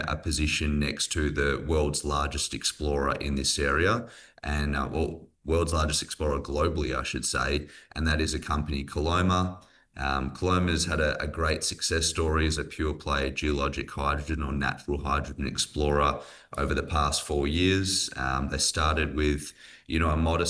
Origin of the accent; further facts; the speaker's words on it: Australia; now in United States; I'm not from around here. I've spent half of my career in the United States, but I'm from Australia.